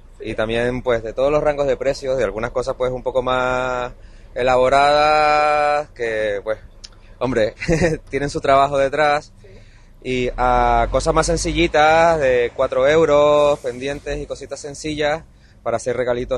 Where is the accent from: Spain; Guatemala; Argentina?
Spain; Canary Islands; moved away; Yo vengo de Canarias.